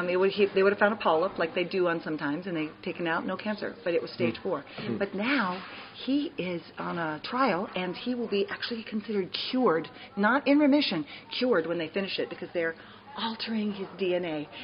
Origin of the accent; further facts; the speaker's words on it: California, United States; I'm from the South, but I'm from Southern California